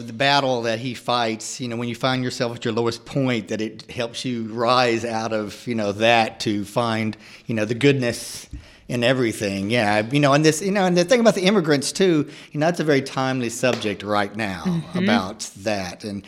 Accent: Texas, United States; Yeah, I'm from Texas. You know, I'm not an Okie boy

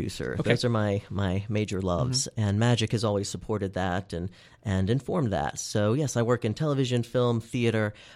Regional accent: Americus, Georgia, United States; I grew up in South Georgia, a little town called Americus.

